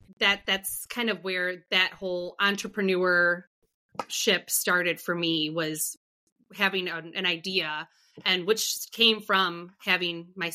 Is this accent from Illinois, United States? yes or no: yes; Rockford, Illinois, United States; now in Naperville, United States; So I'm from Rockford, Illinois. I currently live in Naperville, Illinois, and I'm the middle child.